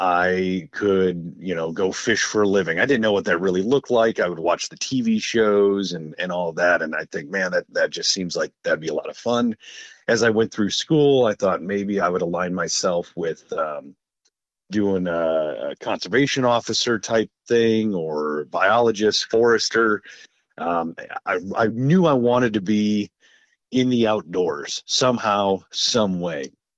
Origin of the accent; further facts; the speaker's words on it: Sheboygan, Wisconsin, United States; Yeah, so I'm originally from just north of Milwaukee in Sheboygan